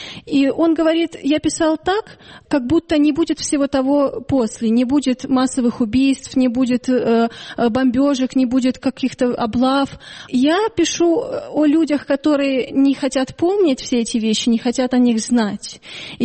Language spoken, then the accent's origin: Russian; Lviv, Lviv Oblast, Ukraine; Я говорю, из Львова.